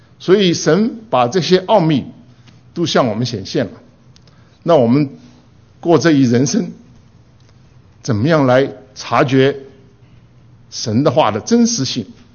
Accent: China; 我们中国人很讲究福气啊，这个认为儿孙满堂是有福气啊

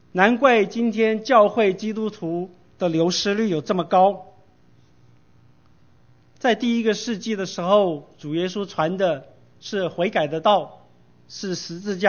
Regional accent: Taiwan; 我小时候在台湾还看见有人穿着白背心在那里传福音

